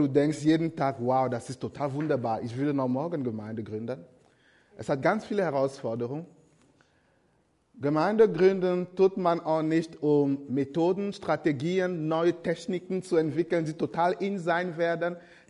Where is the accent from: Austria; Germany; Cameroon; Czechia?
Cameroon; 30 Jahre alt bin ich, aus Kamerun komme ich ursprünglich.